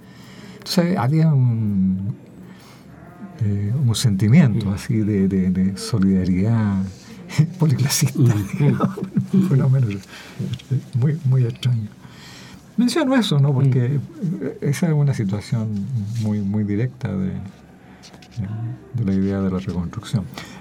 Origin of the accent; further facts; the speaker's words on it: Chillán, Ñuble, Chile; Yo viví de niño en provincia, en Chillán, ¿no? Y llegamos entonces, yo había tenido unos 3 o 4 años cuando llegamos a Chillán. Mi padre se fue a instalar ahí.